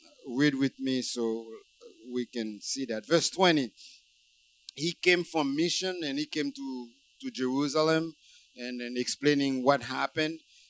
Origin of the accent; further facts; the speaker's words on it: Haiti; English is a second language; growing up in Haiti, Dominican Republic was the last place I would go.